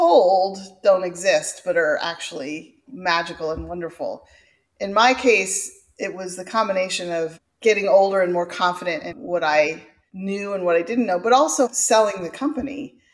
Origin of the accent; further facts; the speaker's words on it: California, United States; And I'm from California. We have too much water.